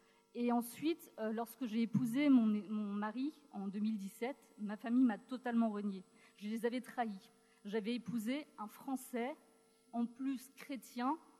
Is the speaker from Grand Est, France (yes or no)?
yes; Strasbourg, Grand Est, France; Nous avons grandi tous les deux dans une cité pauvre de Strasbourg. Lui venait du Neuf, et moi, je venais de Cronenbourg.